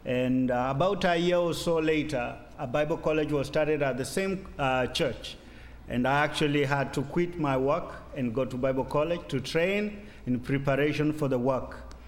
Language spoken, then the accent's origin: English; Kenya; Good morning. … was born in Kenya. I'm a Kenyan. I'm a pastor at Heritage Baptist Church in Nairobi.